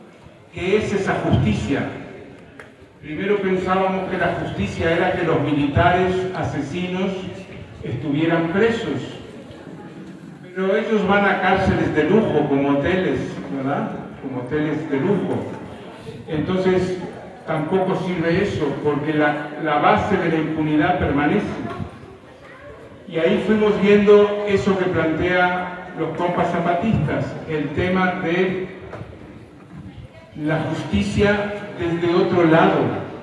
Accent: Uruguay; Yo soy de Uruguay.

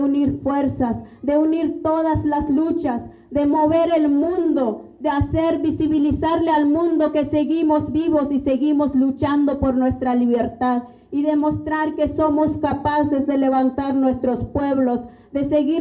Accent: Acteal, Chiapas, Mexico; Ejemplo están los mártires de Acteal, que de donde soy, soy reviviente de la masacre de Acteal.

